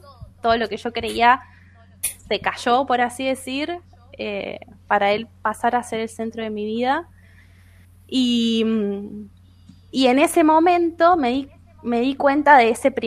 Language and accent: Spanish; Corral de Bustos, Córdoba, Argentina; Yo soy de Corral de Bustos y fui siempre a un instituto parroquial